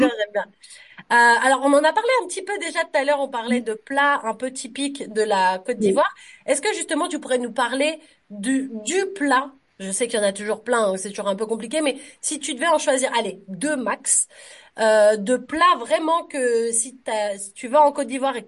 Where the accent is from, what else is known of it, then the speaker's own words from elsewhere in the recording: Paris, Île-de-France, France; Moi, je viens de Paris, de région parisienne.